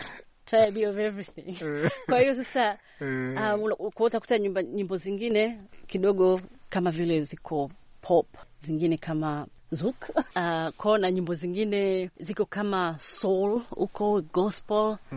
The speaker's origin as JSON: {"language": "Swahili", "country": "Tanzania", "lives_now": "United Kingdom", "said": "pamoja na kwamba niko nje, niko mbali, lakini bado mimi ni Mtanzania"}